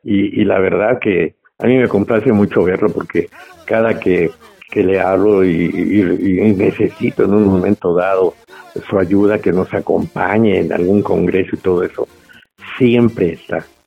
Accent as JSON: {"language": "Spanish", "country": "Mexico", "said": "por el bien del gusto de uno como mexicano, ¿no? Yo, por mi gusto, por mi pueblo"}